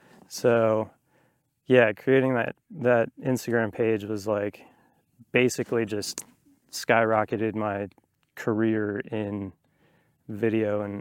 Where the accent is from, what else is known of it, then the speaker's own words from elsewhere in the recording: New Mexico, United States; also born or lived in Colorado; Yeah, so born and raised in New Mexico. Was there till I was about 21-ish. And then I moved to Colorado for like 6 years-ish. And then moved back to New Mexico